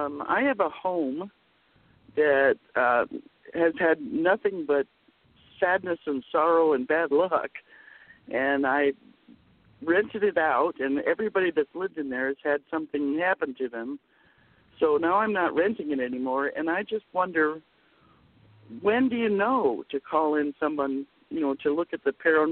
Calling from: Oregon, United States; I'm in Southern Oregon.

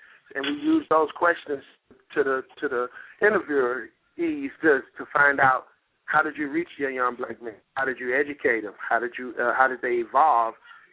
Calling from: Saint Paul, Minnesota, United States; I'm calling from St. Paul. I'm in Minneapolis.

